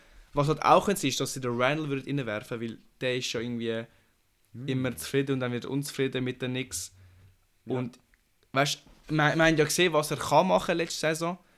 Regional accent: Switzerland; als Schweizer Basketball-Fan.

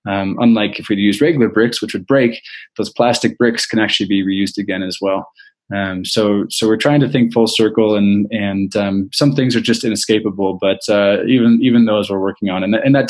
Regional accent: United States; Which, as an American growing up, you hear the word Congo, you're like, well, that's not a place I'm ever going to go.

